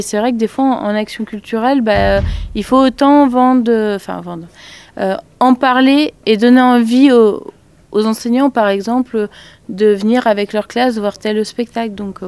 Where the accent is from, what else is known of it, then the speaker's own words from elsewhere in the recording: Bourges, Centre-Val de Loire, France; moi, je viens de Bourges, donc une ville au centre de la France où il y a un festival. Et depuis que j'étais petite, j'allais voir des spectacles.